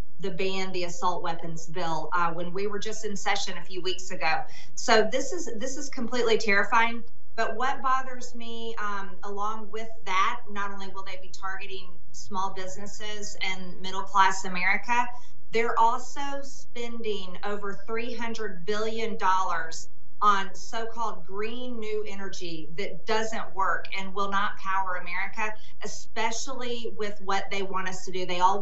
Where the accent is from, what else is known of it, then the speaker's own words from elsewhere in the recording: Georgia, United States; You know, I'm from Georgia. I love my air conditioning, and I love my refrigerator, and I enjoy a diesel-fueled truck. This is who I am in the South